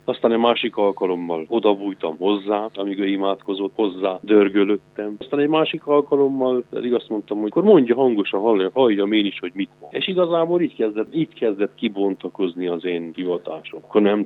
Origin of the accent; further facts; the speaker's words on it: Kisbács, Cluj County, Romania; Elemi iskoláim, ott jártam Kisbácsban, szülőfalumban, és ahogy Tibor atya már jelezte, valóban egy vallásos családból származom.